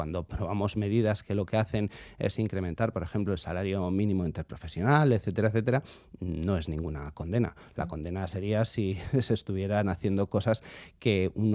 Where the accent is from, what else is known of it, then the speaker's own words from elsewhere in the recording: Basque Country, Spain; nosotros como socialistas vascos